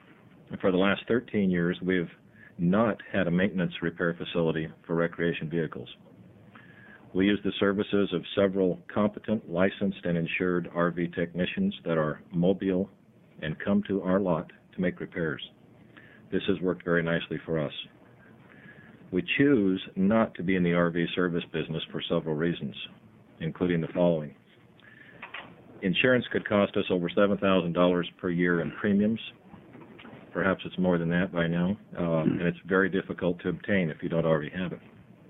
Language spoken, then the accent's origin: English; Winston, Oregon, United States; I'm from Winston, which is a little bit south of Roseburg, for those of you that don't know.